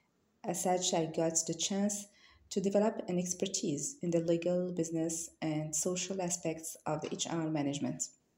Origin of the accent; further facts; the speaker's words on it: Morocco; English is a second language; I'm from Morocco, and I live in Casablanca.